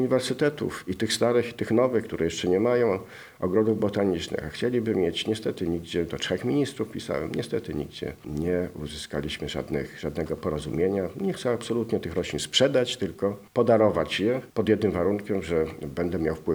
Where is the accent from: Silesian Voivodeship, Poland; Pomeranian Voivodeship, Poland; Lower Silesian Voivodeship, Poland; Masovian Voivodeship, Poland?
Pomeranian Voivodeship, Poland; Gdynia; ja pochodzę z Gdyni, mój ojciec był marynarzem